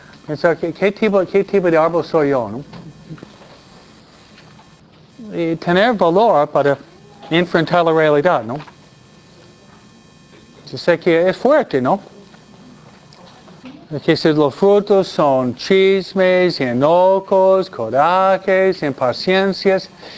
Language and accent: Spanish; New York, United States; also born or lived in Michigan / New Jersey; Yo nací en Michigan, no Michoacán, ¿no? Pero yo viví en Michigan solamente 2 años. Después, mi papi nos trasladó a New York y New Jersey, ¿no?